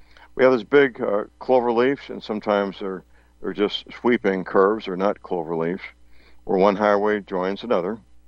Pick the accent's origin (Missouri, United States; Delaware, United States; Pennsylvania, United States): Missouri, United States; St. Louis; And that's taking place around my hometown, St. Louis.